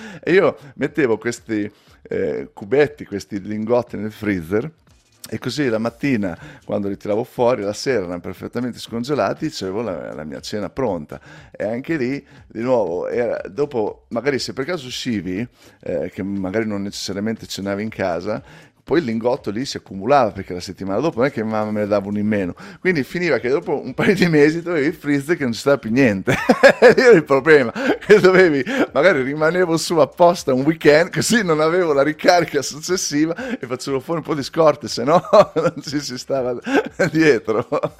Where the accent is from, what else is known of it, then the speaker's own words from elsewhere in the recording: Ravenna, Emilia-Romagna, Italy; Io sono di Ravenna, originario in Romagna